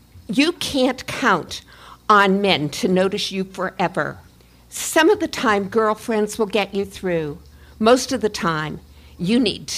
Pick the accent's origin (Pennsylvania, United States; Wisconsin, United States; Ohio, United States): Pennsylvania, United States; Erie; a wedding in my hometown up in Erie